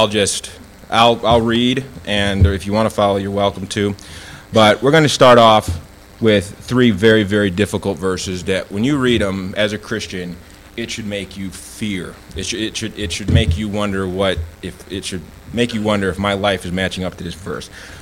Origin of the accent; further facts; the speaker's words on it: Haiti; now in United States; But when I come back here to the States, it's a different burden, and it's a burden for my people, my home country. And when I'm on the internet and in Haiti checking the news